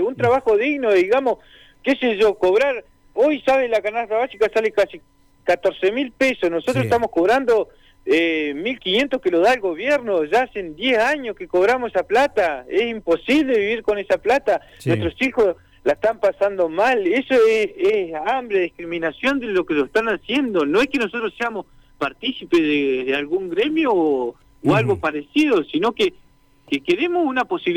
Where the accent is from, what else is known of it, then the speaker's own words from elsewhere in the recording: Cutral Có, Neuquén, Argentina; si ellos lo están discriminando porque somos de Cutralcó, ¿por qué tienen que venir a robar nuestras tierras también?